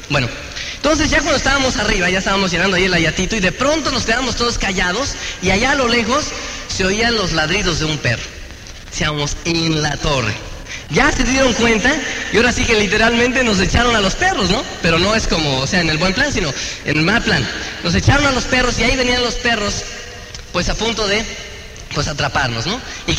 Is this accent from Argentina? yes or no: no; Tenancingo, State of Mexico, Mexico; allá de donde yo soy, de Tenancingo